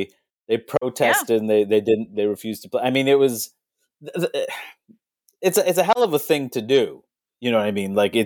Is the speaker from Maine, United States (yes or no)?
no; New York, United States; I really should know this, considering I'm born and raised in New York, but I don't know.